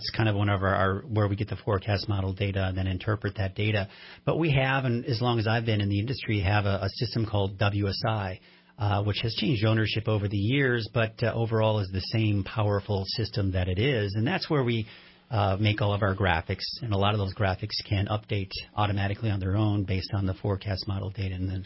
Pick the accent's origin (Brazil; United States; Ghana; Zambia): United States; Eden Prairie, Minnesota; also born or lived in Milwaukee, Wisconsin / Austin, Texas; grew up in Minnesota, a suburb of the Twin Cities, known as Eden Prairie. Then from there, I was born in Milwaukee, Wisconsin, and then, of course, grew up in Minnesota. And then moved in with my dad for a couple of years in Austin, Texas.